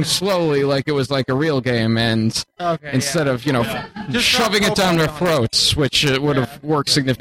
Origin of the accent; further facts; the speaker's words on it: Terre Haute, Indiana, United States; Terre Haute, Indiana.